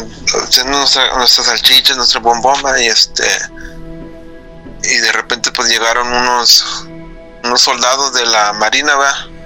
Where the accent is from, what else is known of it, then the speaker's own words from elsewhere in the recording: Monterrey, Nuevo León, Mexico; que soy del norte de México, tipo de Monterrey.